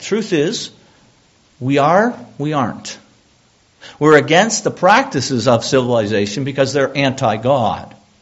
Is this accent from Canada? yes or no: yes; Canada; I'm a Canadian citizen paying Canadian taxes, full-time working in Canada